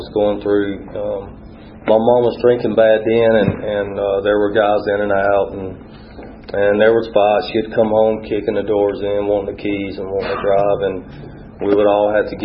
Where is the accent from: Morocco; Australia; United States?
United States; Georgia; I'm from South Georgia in the flatlands